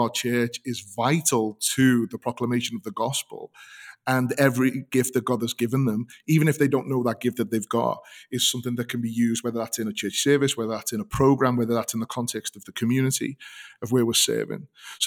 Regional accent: United Kingdom; You know, I'm British and we're not very good at honoring people.

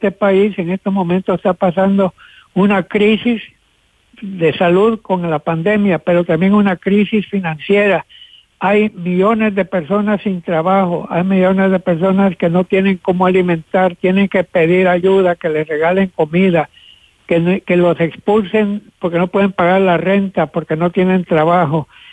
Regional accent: Honduras; now in United States; yo soy de Honduras, ahí tenía mis programas y todo, regreso en el 80, llevo 41 años acá

